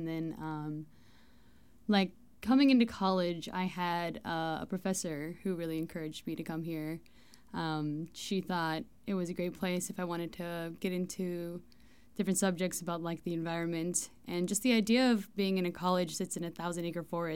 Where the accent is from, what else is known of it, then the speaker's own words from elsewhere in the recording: Salem, Oregon, United States; Sure. I'm from Salem, Oregon. I spent most of my life living up and down I-5, going to a bunch of different places for family reasons, and then eventually found my way up here.